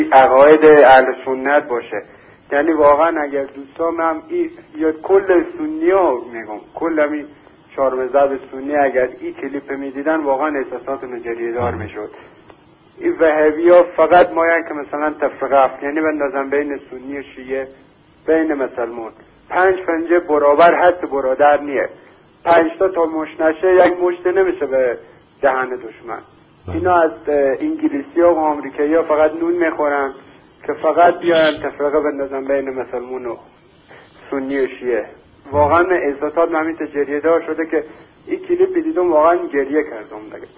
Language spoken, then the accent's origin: Persian; Afghanistan; من خودم افغانی هستم، یک از شیعه افغانستانم